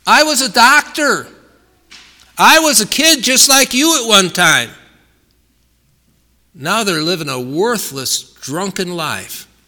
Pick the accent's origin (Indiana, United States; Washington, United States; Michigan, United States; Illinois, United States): Illinois, United States; Chicago; I'm from Chicago. I've worked with the missions there many times, even as a teenager.